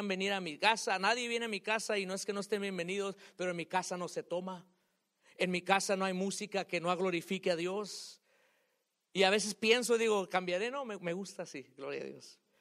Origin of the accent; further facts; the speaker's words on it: Hopewell, United States; Si vas a Hopewell, porque yo soy de Hopewell.